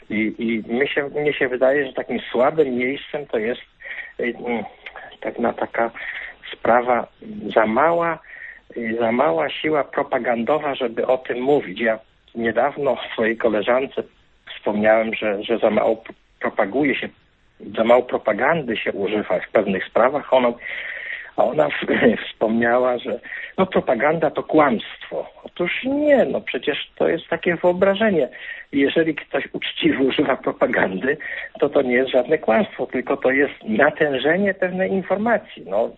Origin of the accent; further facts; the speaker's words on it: western Poland, Poland; Generalnie ja pochodzę z Polski zachodniej